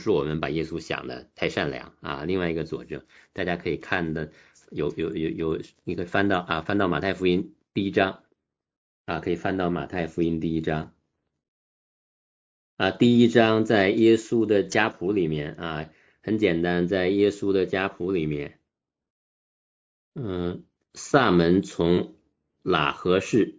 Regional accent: China; 我那时候在广州工作的时候

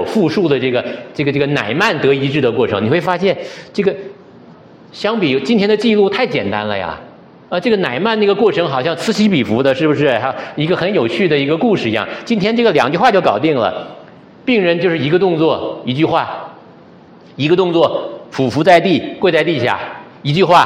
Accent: Northeast China, China; 这个有点上我们老家了吗？我们东北洗浴很多的啊

